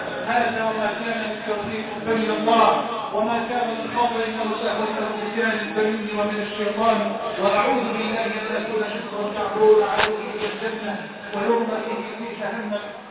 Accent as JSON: {"language": "Arabic", "country": "Egypt", "said": "بلدنا مصر"}